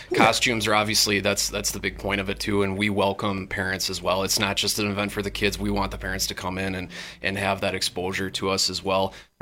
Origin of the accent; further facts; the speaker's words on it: Wisconsin Rapids, Wisconsin, United States; when I was young growing up in Wisconsin Rapids, the Packer Brewer cards, big first impression